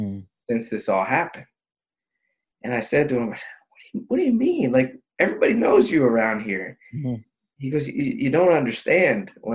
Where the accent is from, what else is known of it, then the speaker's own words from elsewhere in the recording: Egg Harbor Township, New Jersey, United States; one of my best friends who I grew up with in Egg Harbor Township is a 6'5" black male